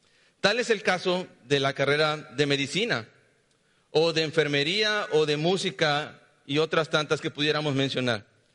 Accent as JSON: {"language": "Spanish", "country": "Mexico", "said": "ya saben cómo somos los mexicanos, que de todo nos reímos, ¿verdad? Hasta de nuestras desgracias."}